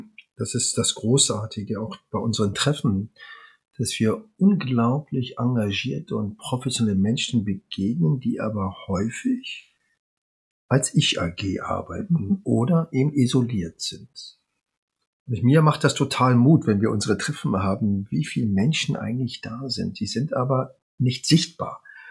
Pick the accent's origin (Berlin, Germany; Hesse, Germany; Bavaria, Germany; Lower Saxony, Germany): Berlin, Germany; Ich bin Kaukasier, fand ich ganz interessant, aber ich bin Berliner Junge marokkanischer Eltern und stolz darauf.